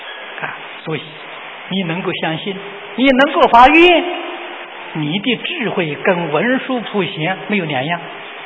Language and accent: Chinese; China; 我们中国人真正是有福啊，诸佛菩萨了，时时示现在我们世间，啊，这是中国人有福。